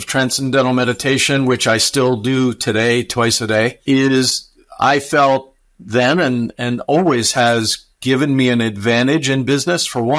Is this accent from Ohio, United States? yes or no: no; Maryland, United States; Yeah, so I grew up in Baltimore County, suburban, middle-class neighborhood.